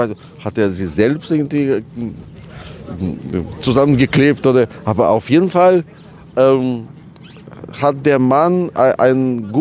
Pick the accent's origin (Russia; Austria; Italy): Russia; Moscow; ich bin auch ein Kind des Nordens eigentlich. Also Moskau, wo ich aufgewachsen bin, so am Stadtrand.